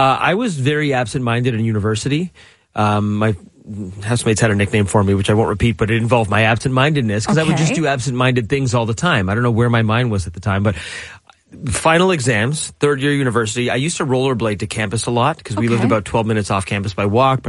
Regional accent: India; me being a kind of a last-minute person, I'm Indian

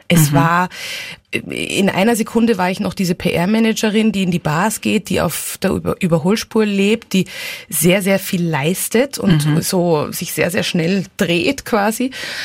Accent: Austria; also born or lived in Hong Kong; besonders Hongkong war ja für mich mein Zuhause. Also ich bin Österreicherin, aber erinnern kann ich mich an Hongkong als mein erstes Zuhause.

